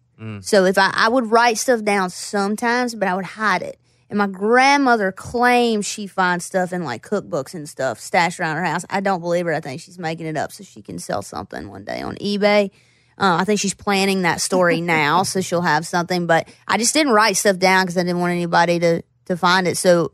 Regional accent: Floyd, Virginia, United States; I grew up in Floyd, and then I moved to Roanoke, which is where I went to college. And then, you know, I moved out towards the Tri-Cities area.

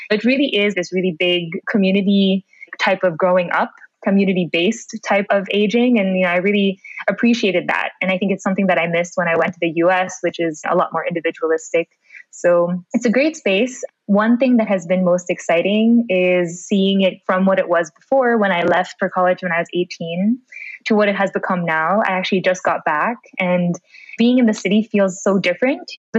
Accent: Manila, Metro Manila, Philippines; Manila specifically, which is my hometown or home city

